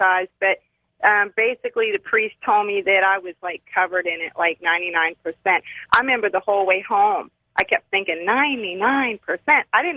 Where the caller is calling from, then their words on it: Dallas, Texas, United States; I'm calling from Dallas, Texas.